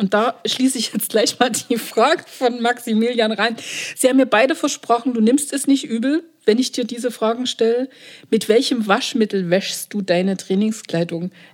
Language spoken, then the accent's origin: German; Zwickau, Saxony, Germany; born there; Z wie Zwickau, mein Geburtsort.